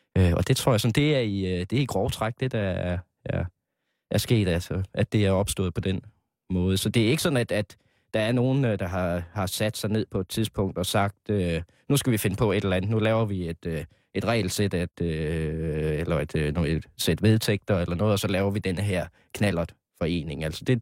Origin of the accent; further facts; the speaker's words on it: Jutland, Denmark; now in Copenhagen, Denmark; Nu er jeg jo selv fra Jylland